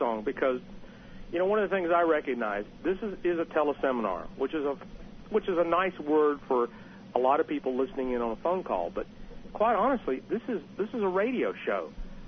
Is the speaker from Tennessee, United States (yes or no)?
yes; Bristol, Tennessee, United States; everybody in my hometown of Bristol, Tennessee said, oh, you can't make a living writing music.